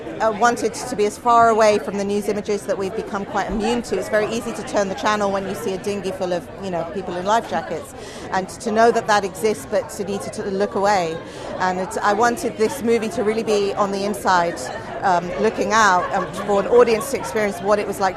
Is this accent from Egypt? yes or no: yes; Egypt; I saw in them the teenager I was growing up in Egypt.